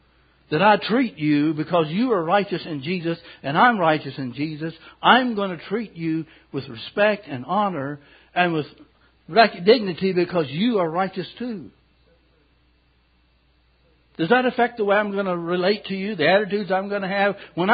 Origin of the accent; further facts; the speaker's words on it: Kentucky, United States; Some of you don't know I'm from Kentucky, but anyway.